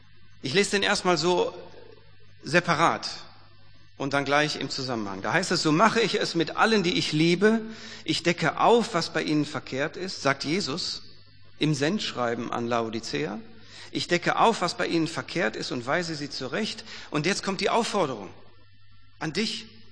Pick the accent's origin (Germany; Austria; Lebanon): Germany; Duisburg, North Rhine-Westphalia; ich komme ja eigentlich aus Duisburg